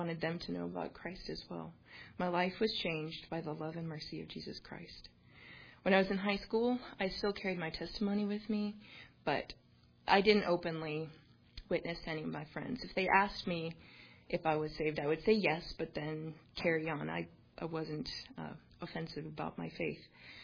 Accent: Washington, United States; I grew up in Washington State, where my parents raised and homeschooled me and my five older siblings.

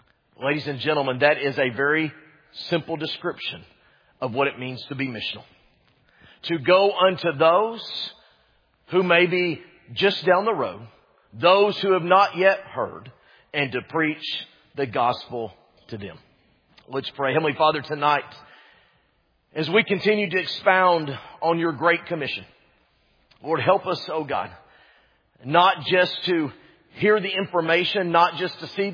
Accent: Dallas-Fort Worth, Texas, United States; one of the sports curses of my life is that I was born and reared in the Dallas-Fort Worth area when the Dallas Cowboys were actually good.

